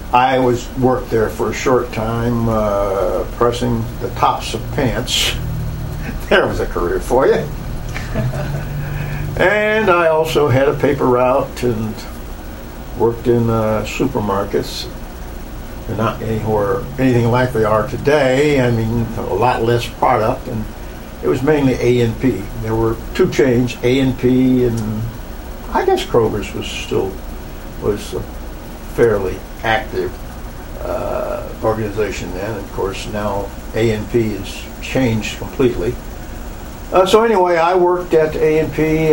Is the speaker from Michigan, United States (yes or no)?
no; Raleigh, West Virginia, United States; I was actually born in Raleigh, West Virginia, which is a coal mining town, and where I spent my early years.